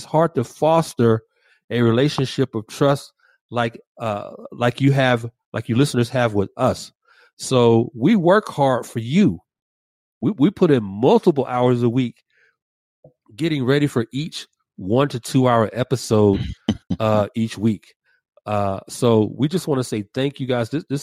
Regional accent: Atlanta, Georgia, United States; My hometown, ATL.

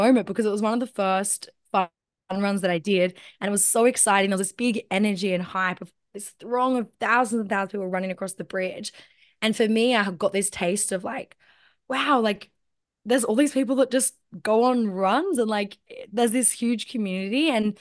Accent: New South Wales, Australia; And I think as well for me, like growing up on the Central Coast, doing the Sydney Marathon

